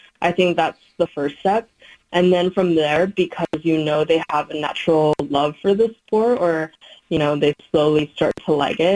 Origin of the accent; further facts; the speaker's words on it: Irvine, California, United States; also born or lived in Arcadia; But I was born in Arcadia, grew up in Irvine. So okay. I pretty much spent the majority of my life in the Orange County area